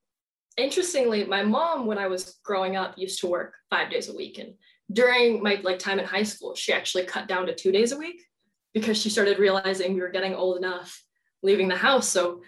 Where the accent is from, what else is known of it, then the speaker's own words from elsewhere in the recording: California, United States; Yeah, so I was coming from Southern California. So as my parents joke, about as far as I could get.